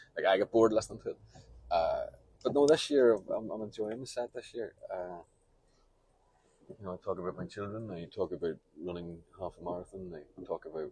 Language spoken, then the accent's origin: English; Belfast, Northern Ireland, United Kingdom; growing up in Belfast